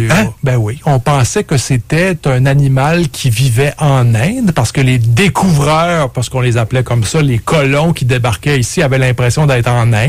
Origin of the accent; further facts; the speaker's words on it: Quebec, Canada; Tu sais, moi, je viens des cantons de l'Est, près de Lac Mégantic.